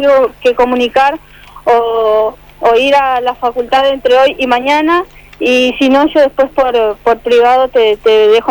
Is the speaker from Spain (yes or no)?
no; Santa Elena, Entre Ríos, Argentina; now in Paraná, Argentina; Soy de Santa Elena, pero hace mucho tiempo que no estoy viviendo ahí. Hace un año que estoy viviendo acá en Paraná. Tengo 28 años